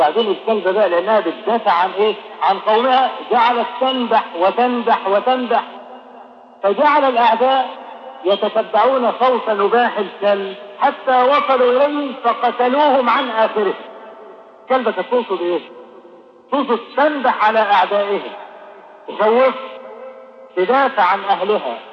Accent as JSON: {"language": "Arabic", "country": "Egypt", "said": "ودرج عندنا في مصر هنا"}